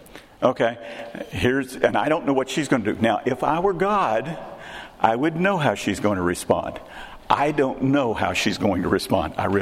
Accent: Texas, United States; I grew up in Texas. I've already said that many times. I can recognize good Tex-Mex food.

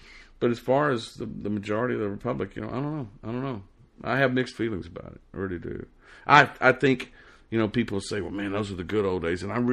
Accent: New Orleans, Louisiana, United States; And people say, where'd you grow up? I always say New Orleans.

